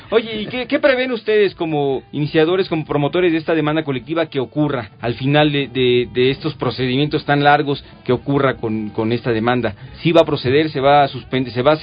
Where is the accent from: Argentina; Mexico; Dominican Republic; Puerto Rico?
Mexico; Entonces podemos, como mexicanos, podemos incorporarnos a esta demanda colectiva.